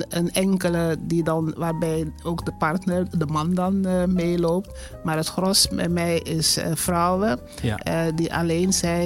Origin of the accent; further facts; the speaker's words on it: Suriname; Ik ben in Suriname opgegroeid. Dus heel veel van die plantjes die ken ik niet.